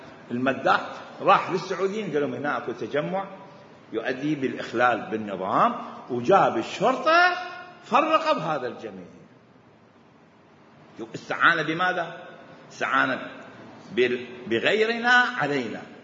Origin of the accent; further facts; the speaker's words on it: Sudan; نحن من السودان.